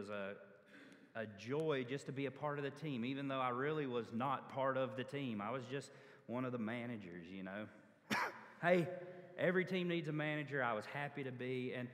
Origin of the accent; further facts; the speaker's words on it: Alabama, United States; born there; I mean, I was born in Alabama.